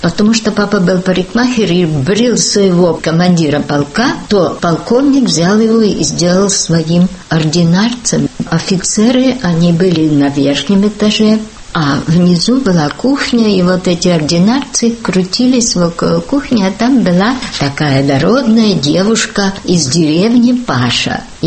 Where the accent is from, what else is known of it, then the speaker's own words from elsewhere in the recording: Northeast China, China; now in Prague, Czech Republic; родилась и выросла в Китае, северо-восточной части, на берегу реки Сунгари, Сунхуатьян, от русской мамы и чешского папы. … родом из южно-чешского гуситского города Табора.